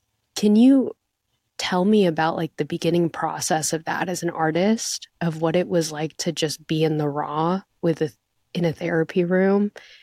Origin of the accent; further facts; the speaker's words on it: Philippines; Like it made me laugh as like another former I am a Filipino woman.